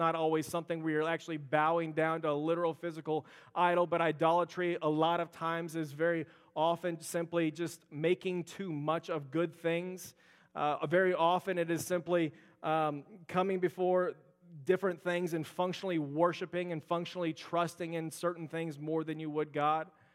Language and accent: English; Houston, Texas, United States; I grew up in the Houston area, and so the Astros are my first love, and even the bad years.